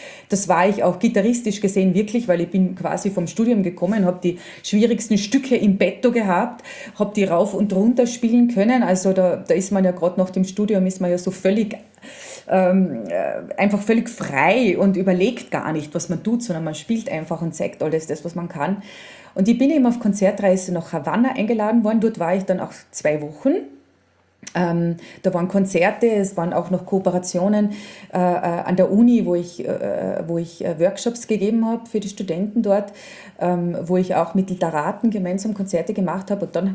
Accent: Spittal an der Drau, Carinthia, Austria; weil ich bin ja im Spital aufgewachsen. Also wie gesagt, Villach ist größer als Spital.

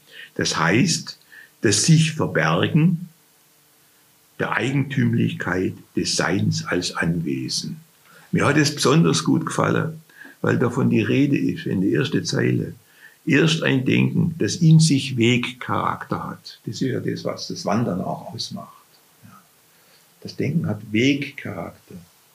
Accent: Baden-Württemberg, Germany; ich bin ja kein Alemanne, aber ich bin ein Schwabe aufgewachsen.

